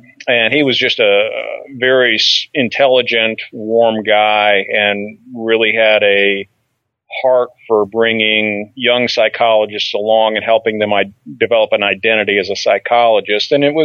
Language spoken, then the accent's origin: English; Michigan, United States; No, I grew up in Michigan.